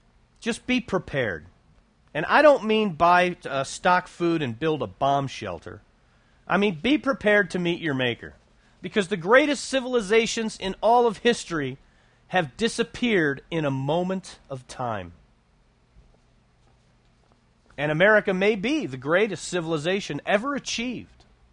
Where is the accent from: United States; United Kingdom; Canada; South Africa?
United States; I'm a Christian, I'm an American, and I'm free.